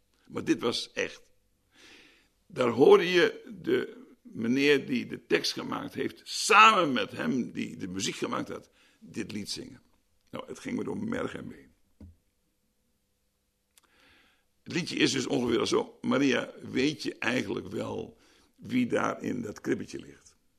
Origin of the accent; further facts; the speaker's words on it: Schildwolde, Groningen, Netherlands; In Schildwolde was ook niet zoveel doorgedrongen waar ik opgegroeid ben.